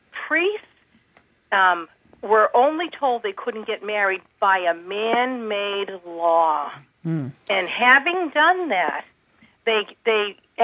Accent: Dorchester, Massachusetts, United States; I was raised in Dorchester and as a Catholic, and I went to parochial school for a bit of my life.

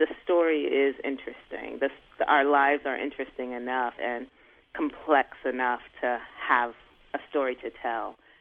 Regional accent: Brooklyn, New York, United States; And I was growing up in Brooklyn and living in an apartment, and they spoke like we spoke.

